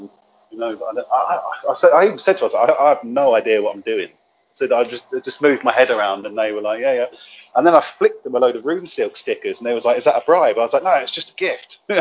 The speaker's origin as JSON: {"language": "English", "town": "Cambridge", "region": "East of England", "country": "United Kingdom", "said": "I was like … from Cambridge."}